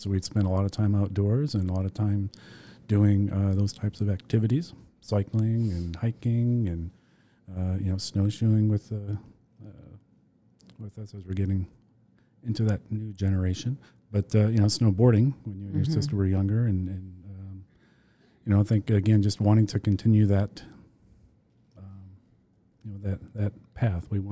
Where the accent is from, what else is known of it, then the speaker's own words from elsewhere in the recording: Massachusetts, United States; I grew up outside of Boston, so my cross country trips were either starting or ending on the coast of New England